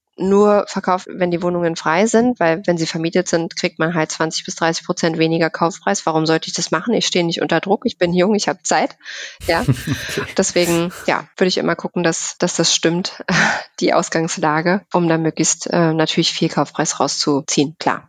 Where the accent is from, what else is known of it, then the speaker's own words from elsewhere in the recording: Berlin, Germany; Berlin ist meine Heimatstadt. Ich bin in Berlin geboren tatsächlich.